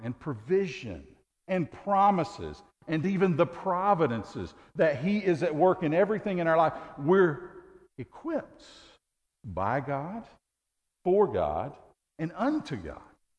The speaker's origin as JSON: {"language": "English", "region": "Tennessee", "country": "United States", "tie": "born or raised there", "moved": "as an adult", "lives_now": "Texas, United States", "said": "Most of my early years, up through 18, I spent my life in Tennessee in the same house. I grew up in Tennessee. The last 17 years, nearly two decades, I have been here in Texas."}